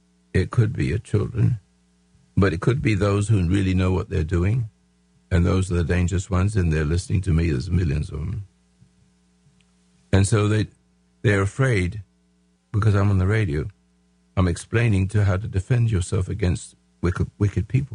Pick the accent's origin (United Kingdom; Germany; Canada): United Kingdom; England; now in United States; I'm an American. See? I am an Englishman, but I'm a dual citizen, but I love both countries, but this one was the best. So I became American.